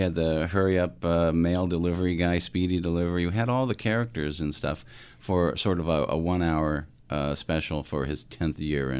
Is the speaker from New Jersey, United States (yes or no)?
no; Florida, United States; I grew up mostly in Florida